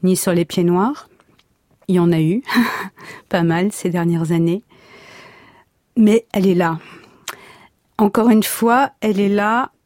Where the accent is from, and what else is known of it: Marseille, Provence-Alpes-Côte d'Azur, France; born or raised there